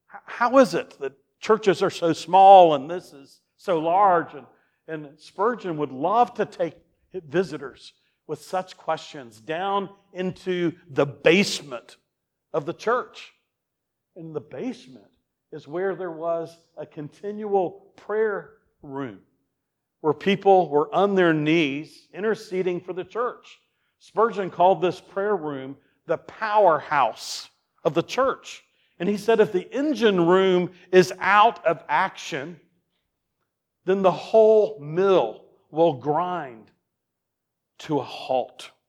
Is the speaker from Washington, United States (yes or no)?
no; Texas, United States; but where I grew up in Texas, it was sung.